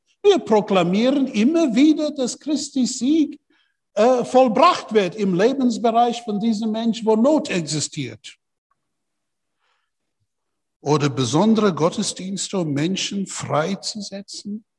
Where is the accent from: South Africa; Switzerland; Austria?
South Africa; Port Shepstone, KwaZulu-Natal; German is a second language; ich war ein Sonntagmorgen in meiner Heimatstadt in Port Shepstone an der Küste.